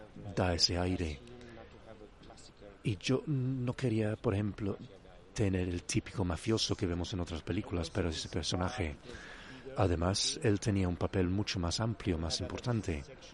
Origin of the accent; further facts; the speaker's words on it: Romania; Spanish is a second language; Vengo de una cultura quizás menos desarrollada. Vengo de Rumanía.